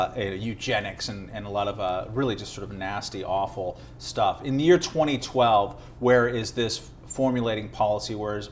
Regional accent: California, United States; I grew up in Southern California, couldn't see the mountains when I was a kid.

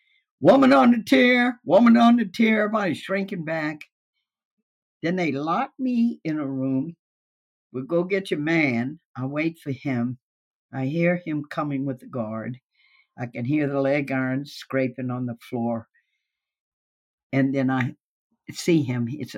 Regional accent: Baton Rouge, Louisiana, United States; when I grew up in the Jim Crow days in Baton Rouge, I only knew black people as our servants.

